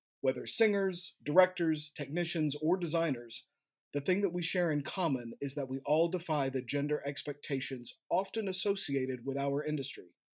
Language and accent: English; the South, United States; And growing up in the South was a little bit of a dodgy situation sometimes